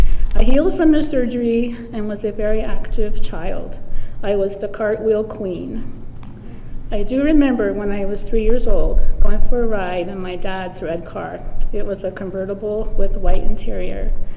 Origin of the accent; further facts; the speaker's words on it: Columbus, Ohio, United States; born there; I was born in Columbus, Ohio, and I was named after Jackie Kennedy.